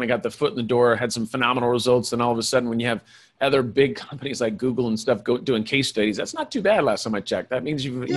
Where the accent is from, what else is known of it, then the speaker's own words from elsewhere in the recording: California, United States; I enjoy hugs, but I was raised by hippies in California.